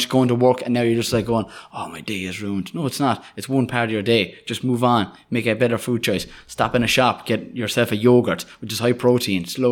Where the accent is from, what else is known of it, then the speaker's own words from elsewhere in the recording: Waterford, Munster, Ireland; I'm from Waterford. And shout out to Flavin.